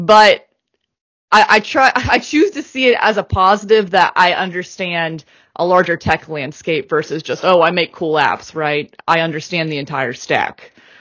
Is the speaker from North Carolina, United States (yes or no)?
yes; Raleigh, North Carolina, United States; Oh, I'm from Raleigh-Durham, North Carolina, USA.